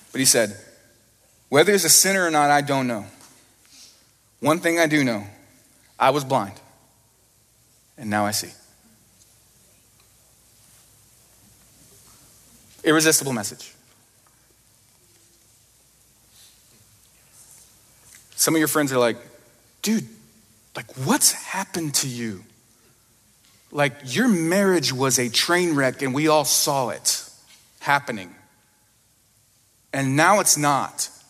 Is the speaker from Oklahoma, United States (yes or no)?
yes; Oklahoma, United States; also born or lived in Kentucky; And like I grew up in Oklahoma and lived in Kentucky for a while, so I just say, y'all need Jesus.